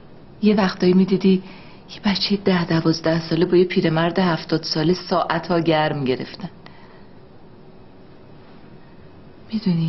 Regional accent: Qazvin, Iran; هر دومون توی محل بزرگ شدیم، تو قزوین.

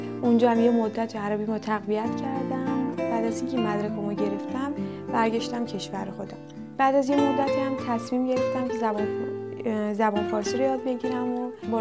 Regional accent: Istanbul, Turkey; ولی من چون توی استانبول بزرگ شدم، توی منطقه تاریخ بزرگ شدم

